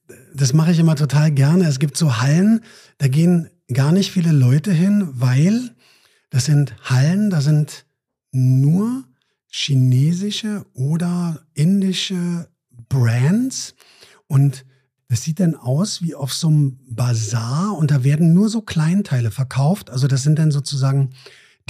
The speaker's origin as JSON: {"language": "German", "region": "Berlin", "country": "Germany", "said": "für uns als Berliner."}